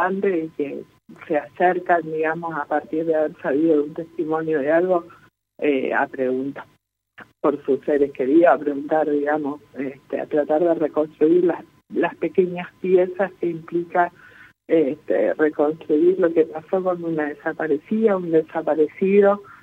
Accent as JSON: {"language": "Spanish", "country": "Argentina", "said": "como argentinos y argentinas"}